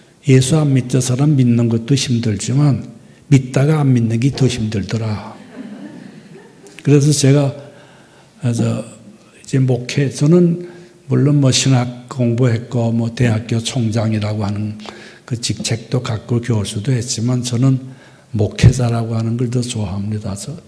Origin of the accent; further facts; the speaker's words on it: North Korea; 저는 평양에서 이제 그 대동강을 건너면 이제 저희 고향인데